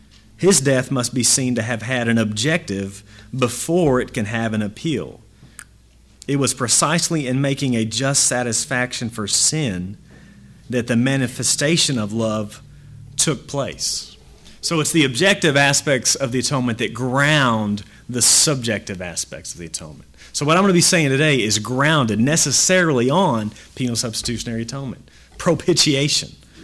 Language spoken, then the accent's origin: English; Texas, United States; And, you know, I'm from Texas, so it's halfway expected.